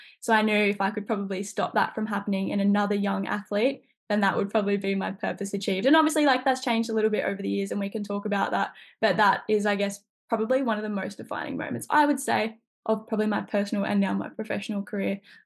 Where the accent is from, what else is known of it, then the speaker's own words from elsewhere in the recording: Gold Coast, Queensland, Australia; But I think a big part of it for me is sport. I grew up on the Gold Coast in Queensland. I got one brother, he did soccer.